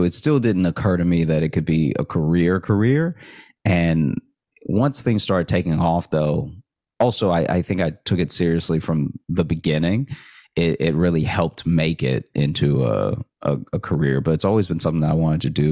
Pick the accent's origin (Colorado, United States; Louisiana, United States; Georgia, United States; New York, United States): Louisiana, United States; Alexandria; now in Chicago, United States; So I grew up in Alexandria, and I went to college in Shreveport, Louisiana. That's when I got the idea to go to Chicago.